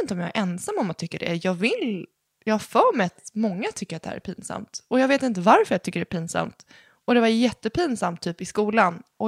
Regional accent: Sweden; born there; våra pappor är från Chile och vi är födda i Sverige.

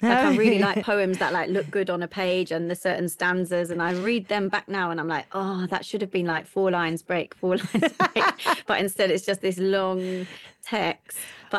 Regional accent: South East England, United Kingdom; I was brought up just outside Reading in a little village and went to the local schools. But my family, my mum and dad are both from Glasgow, or like just on the edge of like the east side of Glasgow.

